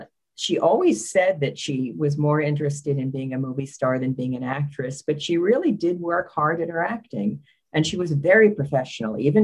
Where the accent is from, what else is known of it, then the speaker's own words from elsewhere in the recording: Bryn Mawr, Pennsylvania, United States; She's from my hometown, Bryn Mawr, Pennsylvania.